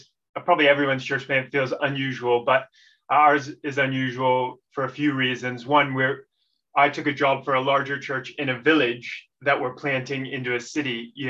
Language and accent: English; Virginia, United States; I was born in Virginia in the US, site of the first British colony in America. So there's your history lesson. And born and raised there